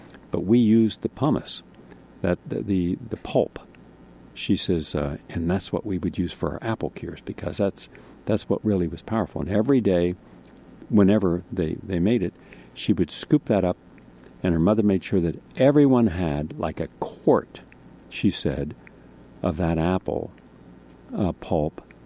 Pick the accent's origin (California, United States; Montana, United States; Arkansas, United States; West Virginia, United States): West Virginia, United States; she reminded me of the people I grew up with in West Virginia, just very humble, very positive.